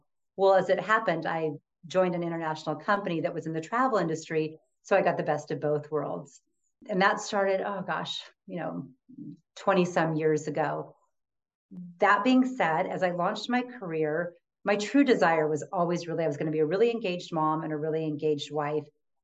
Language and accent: English; West Coast, United States; I mean, I grew up on the West Coast and our travel consisted of getting in a car, and that was the gas crisis. So it was a compact car with five of us going back and forth to our grandparents' farm in the Midwest.